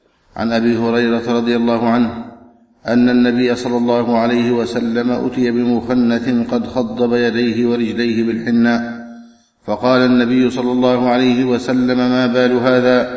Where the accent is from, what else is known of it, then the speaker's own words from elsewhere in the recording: Egypt; لقد شهدت بلدنا مصر